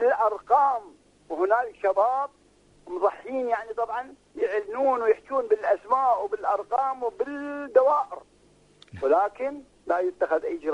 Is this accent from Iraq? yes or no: yes; Nasiriyah, Dhi Qar, Iraq; السعودية 5000 إرهابي الآن في سجن الحوت عندنا بالناصرية،